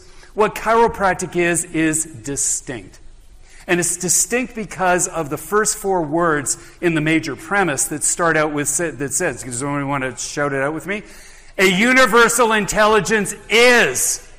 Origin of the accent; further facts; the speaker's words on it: Canada; I'm a Canadian, so I snuck my way down here, I think.